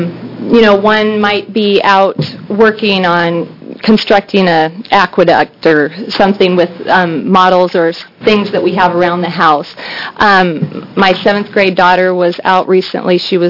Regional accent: Silverton, Oregon, United States; We're from Silverton, and three of my six children attend ORVA, Virtual Academy.

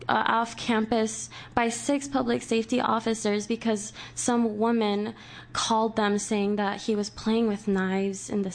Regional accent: Arizona, United States; now in Eugene, United States; I was raised in Arizona, so I've lived in a state that basically approved of racially profiling primarily immigrant communities under SB 1070

